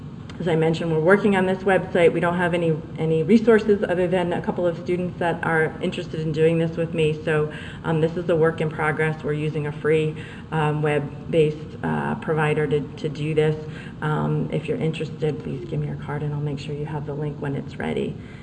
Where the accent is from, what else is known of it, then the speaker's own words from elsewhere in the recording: Massachusetts, United States; also born or lived in Minnesota / Delaware; Delaware's a blue state, but I came from Massachusetts and I was trained in Minnesota, so it's blue is relative.